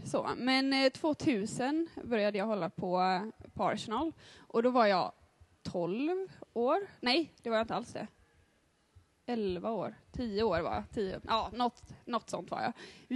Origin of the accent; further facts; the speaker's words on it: Gothenburg, Västra Götaland County, Sweden; Jag är ändå från Göteborg, så det känns att vara hemma då.